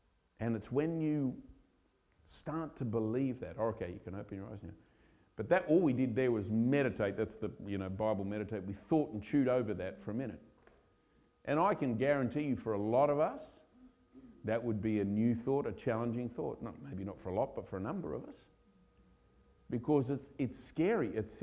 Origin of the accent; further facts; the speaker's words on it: Australia; born there; now in England; I was born in Australia. I've been here for nearly 20 years. In February, it'll be 20 years.